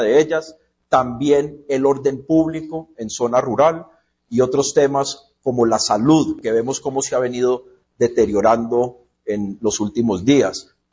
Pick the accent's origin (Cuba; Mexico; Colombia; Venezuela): Colombia; Como muchos colombianos, estamos preocupados por la situación que atraviesa Colombia